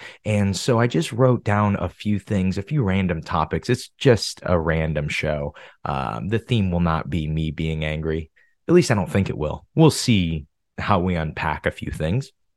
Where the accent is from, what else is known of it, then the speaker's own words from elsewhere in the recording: Illinois, United States; I'm from Illinois. You know, we don't do geography and stuff.